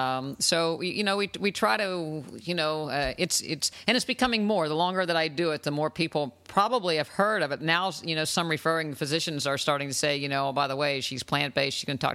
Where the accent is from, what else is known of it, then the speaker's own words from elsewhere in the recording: West Virginia, United States; I grew up in West Virginia, you know, eating lard and fruit in a pie with tons of sugar.